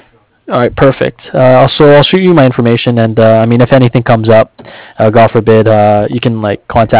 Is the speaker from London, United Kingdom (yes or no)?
no; Cardiff, Wales, United Kingdom; I'm from Cardiff.